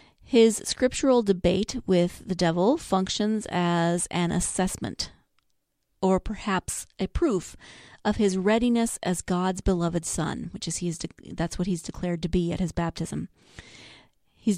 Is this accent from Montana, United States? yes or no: yes; Montana, United States; For me, I grew up in Montana, a place that people often equate with wilderness. I don't necessarily think of it exactly as wilderness. I grew up in it, you know, in a little town.